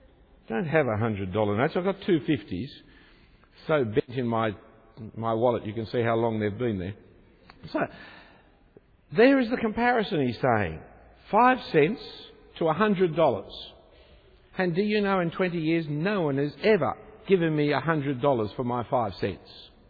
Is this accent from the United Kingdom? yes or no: yes; England, United Kingdom; So what's the great pride of being English? Generally, not our fault. We were just born that way. There's nothing wrong with being English, by the way